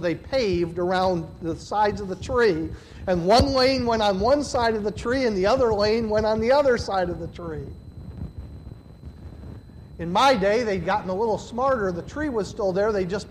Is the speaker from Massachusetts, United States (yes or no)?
no; Pennsylvania, United States; I can remember growing up in Pennsylvania, northern, at least the northern part, doesn't know the meaning of a straight road.